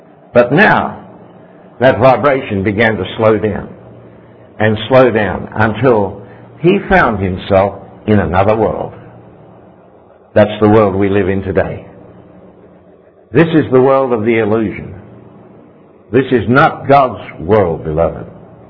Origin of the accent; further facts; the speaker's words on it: Australia; I'm an angel from Australia. I'm just simply a messenger from Australia, that's all.